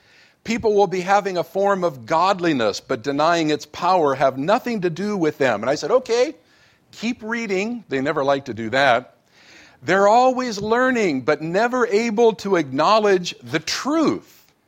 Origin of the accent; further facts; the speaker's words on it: United States; I'm an American.